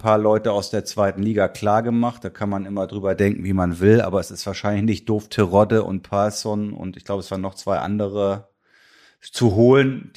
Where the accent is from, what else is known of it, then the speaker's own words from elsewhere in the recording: Kiel, Schleswig-Holstein, Germany; Für mich war es als gebürtiger Kieler